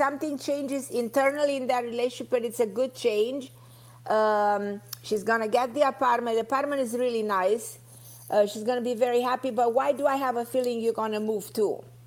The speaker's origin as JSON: {"language": "English", "region": "New York", "country": "United States", "tie": "born or raised there", "said": "I'm like a lot of people, everybody from New York. My New York is my hometown."}